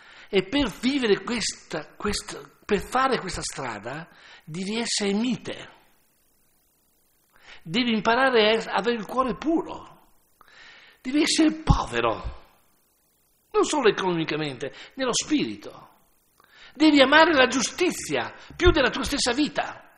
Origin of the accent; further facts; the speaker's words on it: Ferrara, Emilia-Romagna, Italy; Io sono di Ferrara, io mi sono vergognato.